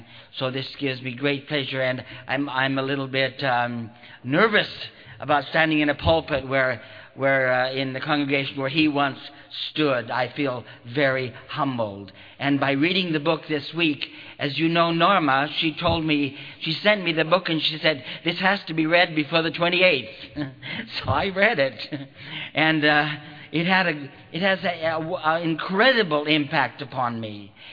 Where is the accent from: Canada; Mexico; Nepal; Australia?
Canada; Alberta; also born or lived in Washington State, United States; now in Kokkola, Finland; I am as originally from Canada, as maybe some of you know … came from Alberta. Then we moved to Washington State.